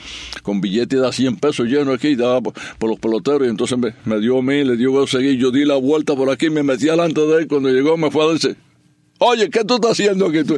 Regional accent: Puerto Rico; pero resulta que yo vine de Puerto Rico y nadaba la temporada en Chicago

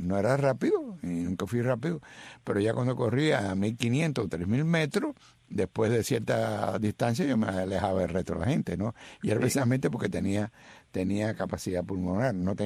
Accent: Cuba; cuando yo era joven, en mi país, en Cuba

